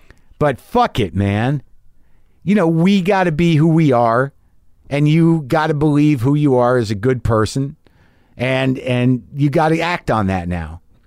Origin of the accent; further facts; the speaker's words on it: New Mexico, United States; I grew up in New Mexico. I can make the right sounds.